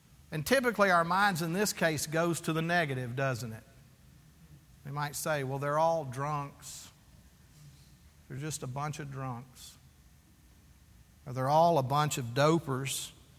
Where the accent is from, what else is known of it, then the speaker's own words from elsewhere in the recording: Fort Worth, Texas, United States; But I remember when I grew up and there in Fort Worth, the Hardy brothers, and how they were all a family of bricklayers.